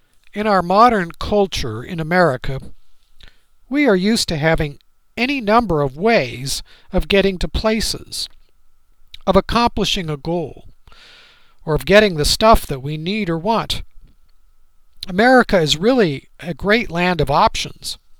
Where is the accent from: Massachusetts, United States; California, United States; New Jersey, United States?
California, United States; San Jose; Most of you know that I was raised in San Jose, which is not far from San Mateo.